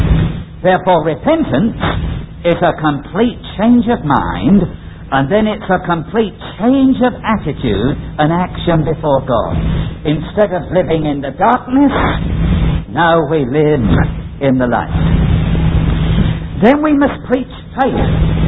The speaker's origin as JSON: {"language": "English", "region": "London", "country": "United Kingdom", "tie": "born or raised there", "said": "I came from the East End of London, and I was born right near the Bow Church."}